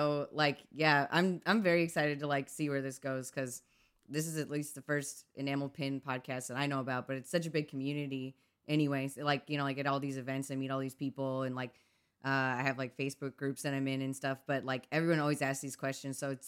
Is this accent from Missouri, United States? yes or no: yes; Missouri, United States; I grew up in Missouri. So, like, you swim in, like, lakes and rivers.